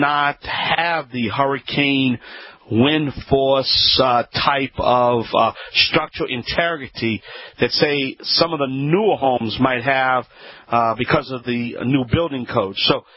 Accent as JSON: {"language": "English", "region": "Louisiana", "country": "United States"}